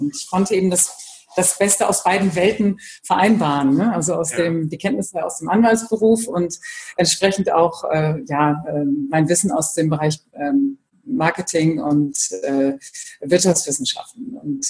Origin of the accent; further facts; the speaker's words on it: Bremen, Germany; also born or lived in Brussels / Frankfurt / Hamburg; über Hamburg dann wieder nach Bremen gekommen. Also bin meiner Heimat treu geblieben.